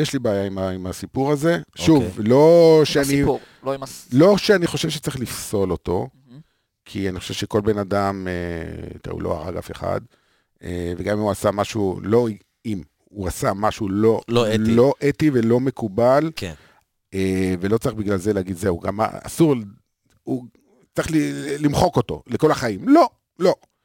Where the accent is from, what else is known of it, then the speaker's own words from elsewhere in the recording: Beersheba, Southern District, Israel; אין דרבי באר שבעי, אין לנו את מי